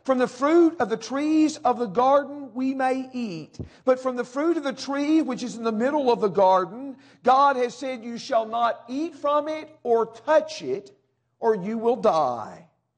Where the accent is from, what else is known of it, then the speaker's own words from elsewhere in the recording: Dixon, Tennessee, United States; now in Avon, United States; when they announce that I am from Avon, Indiana, that that's not where I'm really from. I'm really from Dixon, Tennessee.